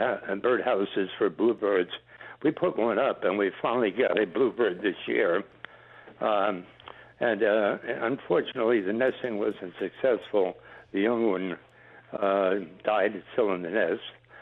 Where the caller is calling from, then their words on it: Port Ewen, New York, United States; Port Ewan.